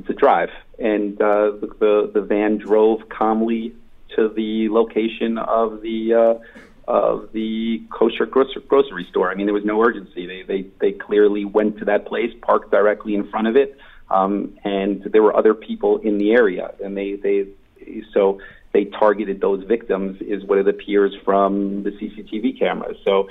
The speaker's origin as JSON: {"language": "English", "country": "United States", "said": "as a Jewish American, I don't really identify with the policy change. To me, I am American first as my nationality, and Jewish is my faith."}